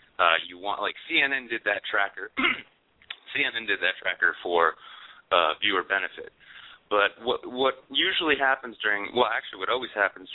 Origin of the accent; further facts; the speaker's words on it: New England, United States; But having, you know, I come from New England, and I'm familiar with Mitt Romney from his time as governor of Massachusetts.